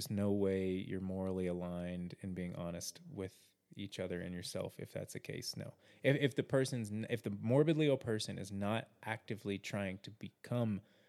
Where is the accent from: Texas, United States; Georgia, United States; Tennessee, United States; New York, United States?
Texas, United States; now in Colorado, United States; I know it's everywhere, but I grew up in Texas and I've been a lot of places.